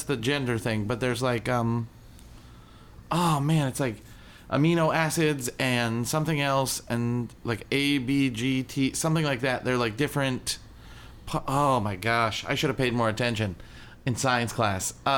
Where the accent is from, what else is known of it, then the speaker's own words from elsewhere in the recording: Maine, United States; I'm from Maine. I do know some stuff like that.